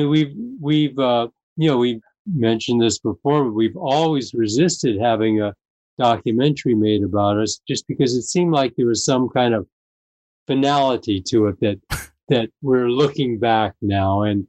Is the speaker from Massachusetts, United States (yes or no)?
no; Venice, California, United States; we grew up in Venice, California. And so that's close to where Santa Monica was.